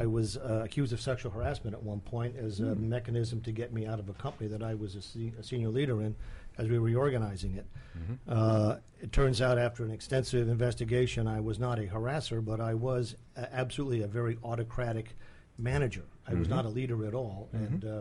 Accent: Saudi Arabia; I grew up in Saudi Arabia.

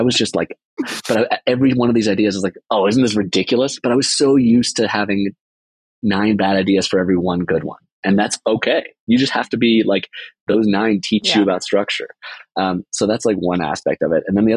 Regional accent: Toronto, Ontario, Canada; born there; I was born in Toronto

